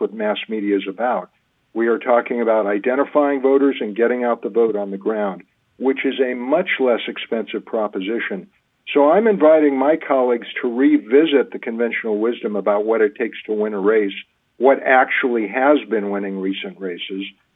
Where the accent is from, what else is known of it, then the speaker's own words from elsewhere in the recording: Oregon, United States; I'm from the Rogue Valley. We don't have a big expensive media market the way the metro area does.